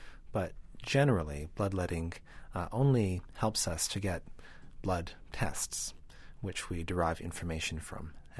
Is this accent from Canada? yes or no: yes; Canada; born there; And so while I was born in Canada and have, in many ways, a very North American worldview